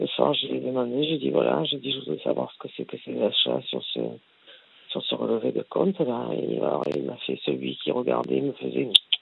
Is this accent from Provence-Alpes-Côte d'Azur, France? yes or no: yes; Marseille, Provence-Alpes-Côte d'Azur, France; Je suis marseillaise.